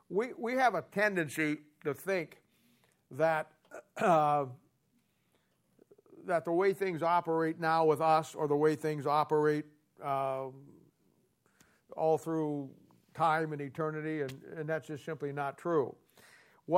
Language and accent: English; United States; But hey, at the end of the day, you know, I'm an American. I served my country, as many of you did.